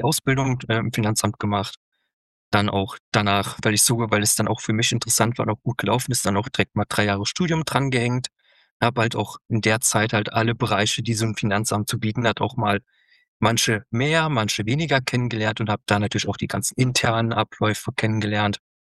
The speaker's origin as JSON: {"language": "German", "town": "Bachach", "country": "Germany", "tie": "born or raised there", "said": "Ich bin aktuell 32 Jahre jung. Ich bin aktuell in Deutschland, in Bachach, meinem Heimatort"}